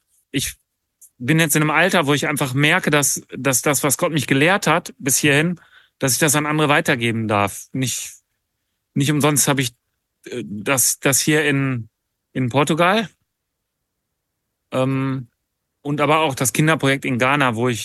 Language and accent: German; Ibbenbüren, North Rhine-Westphalia, Germany; born there; die kam aus der gleichen Stadt wie ich, aus meiner Geburtsstadt, aus Ippenbüren.